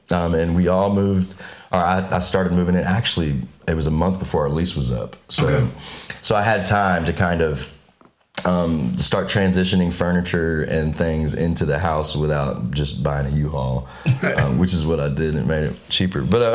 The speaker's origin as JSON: {"language": "English", "town": "Shreveport", "region": "Louisiana", "country": "United States", "tie": "born or raised there", "lives_now": "Nashville, United States", "said": "I was just appreciated in Nashville much more than my hometown."}